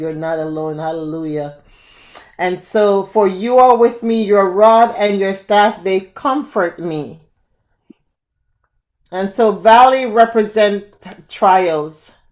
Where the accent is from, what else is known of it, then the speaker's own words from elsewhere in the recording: Jamaica; And if you knew me growing up in Jamaica